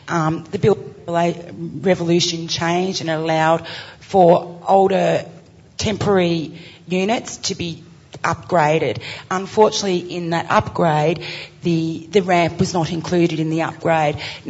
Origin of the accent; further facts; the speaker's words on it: Warrnambool, Victoria, Australia; I'm from Warrnambool